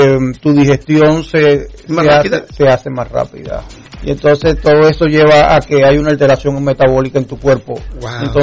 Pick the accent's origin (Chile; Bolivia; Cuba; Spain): Cuba; yo vengo de un sistema, yo soy cubano, ¿ok? Y en Cuba la salud es gratis.